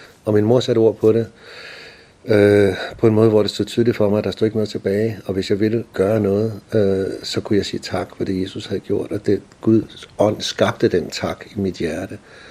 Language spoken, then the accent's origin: Danish; Copenhagen, Capital Region of Denmark, Denmark; Jeg er født i København og har boet i København det meste af min opvækst. Og født i et hjem, hvor jeg har haft forældre, der har vidnet for mig om Jesus og, og har bedt for mig.